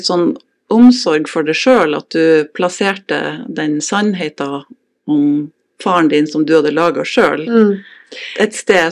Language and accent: Norwegian; Finnsnes, Troms, Norway; also born or lived in Paris / Tønsberg / Notodden / Kristiansand; jeg har vokst opp på Finnsnes og bodd her til jeg var cirka 18, da jeg fløy ut av landet for første gang.